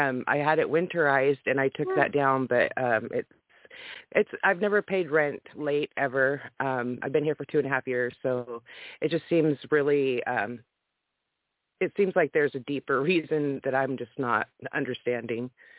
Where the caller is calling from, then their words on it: Washington, United States; I'm calling from Washington State.